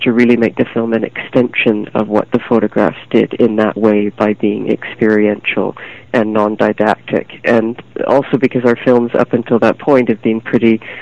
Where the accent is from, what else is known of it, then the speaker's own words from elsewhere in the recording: Canada; I feel completely out of my depth in the company that I keep, being a Canadian eco-hero.